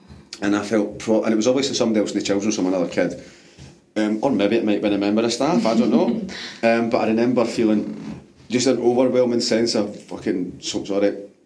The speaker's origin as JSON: {"language": "English", "region": "London", "country": "United Kingdom", "accent": "London", "said": "just because I had a London accent."}